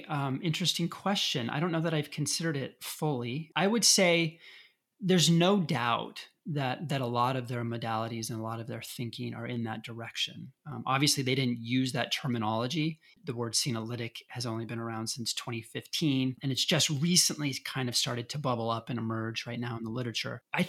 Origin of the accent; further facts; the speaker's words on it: Colorado, United States; You know, I grew up in Colorado and worked at some of the first health food stores in America and really plugged into botanicals, dietary supplements at a very young age.